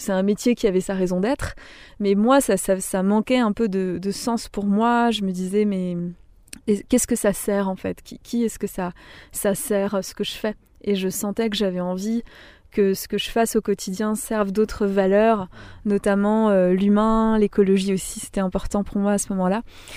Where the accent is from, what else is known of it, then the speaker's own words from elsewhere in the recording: Grand Est, France; marcher de la maison où j'ai grandi en fait en Alsace, sans trop savoir où ça me mènera